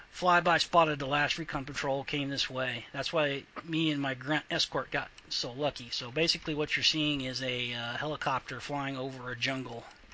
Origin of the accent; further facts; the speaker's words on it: United States; Well, I have to agree, but, you know, we're American.